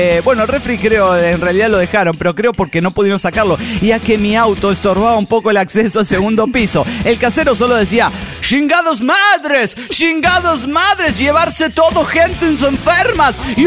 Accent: Culiacán, Sinaloa, Mexico; de Culiacán, Sinaloa, México.

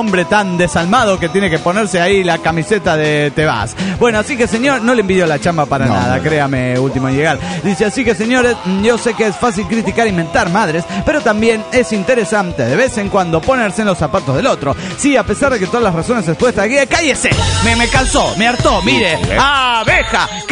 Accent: Mexico City, Mexico; also born or lived in Toluca; now in Guadalajara, Mexico; del DF Mexicano.

